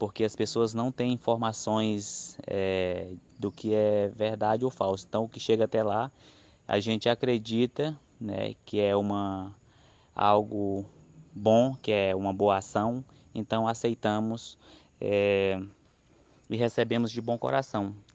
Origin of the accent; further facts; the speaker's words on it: Feijó, Acre, Brazil; Sou da Sul, do povo Runicuim, da terra indígena Caxinauá de Nova Olinda, Alto Rio Envira, do município de Feijó, Acre.